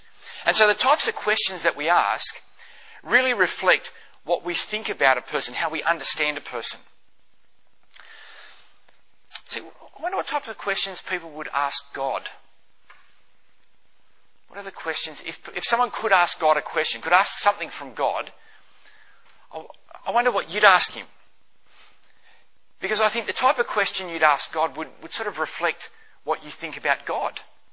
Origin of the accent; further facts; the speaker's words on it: Tasmania, Australia; "I'm from Tasmania." And I've actually found to be able to say to people that I'm from Tasmania answers a whole range of actual issues that could potentially come up. But so I say, "I'm from Tasmania, I'm not from around here."